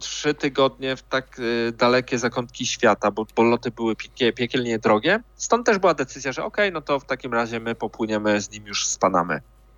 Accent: Jastrzębie-Zdrój, Silesian Voivodeship, Poland; ja pochodzę z Jastrzębia Zdroju, więc górnictwo we krwi, że tak powiem.

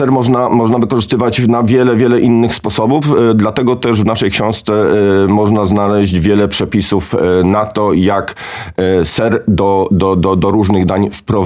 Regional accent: Austria; ja się wychowałem w Austrii, mówię po niemiecku. Oboje oczywiście czytamy, mówimy po angielsku.

